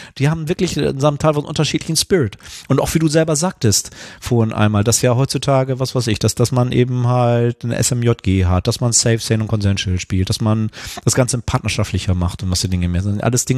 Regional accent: Northern Germany, Germany; Ich bin ja hier im Norden geboren und aufgewachsen

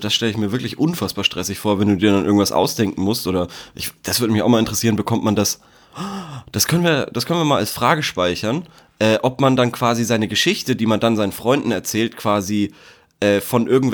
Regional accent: Unterköllnbach, Bavaria, Germany; ich komme aus Unterköllnbach, Bayern.

